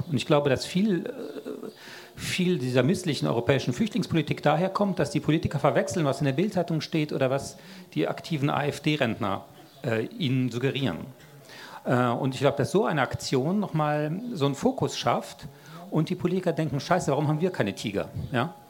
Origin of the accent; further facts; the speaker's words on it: France; ich bin ja in Frankreich groß geworden und da war der Zirkus eine tolle Sache